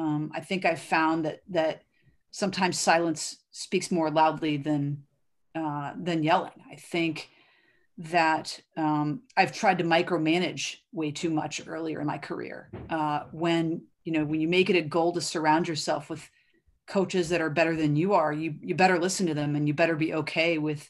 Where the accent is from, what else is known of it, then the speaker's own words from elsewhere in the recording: Durham, North Carolina, United States; ultimately I grew up in Durham, North Carolina, and I grew up going to Duke basketball games with my dad.